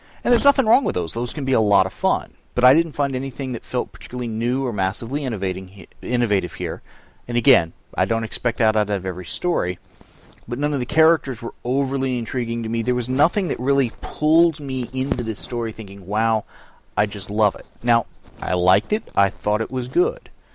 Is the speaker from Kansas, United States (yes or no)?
no; San Diego, California, United States; now in Texas, United States; I mean, I'm from San Diego, so...